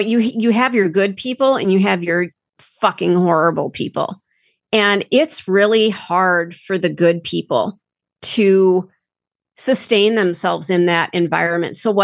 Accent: Minneapolis, Minnesota, United States; I grew up in Minneapolis, so to me, this was like a daily occurrence.

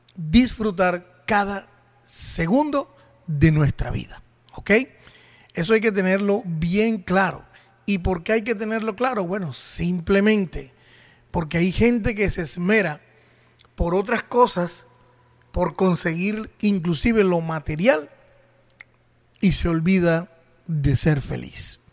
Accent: Colombia; por cuestiones de elecciones en mi país, aquí en Colombia

